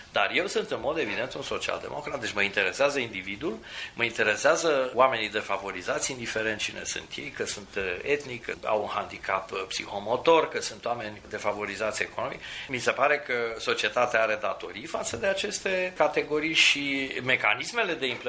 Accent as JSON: {"language": "Romanian", "country": "Romania", "also_born_or_lived": "Netherlands", "said": "Da, sunt român, vin din România, nu vă convine, asta e. Ceea ce privește experiența pe care am adus aici din Olanda, da, este o experiență foarte bogată."}